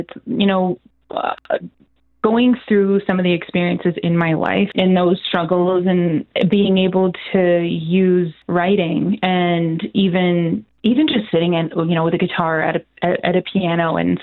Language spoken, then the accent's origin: English; Edmonton, Alberta, Canada; because I'm from Edmonton. So to be able to spend the day in Edmonton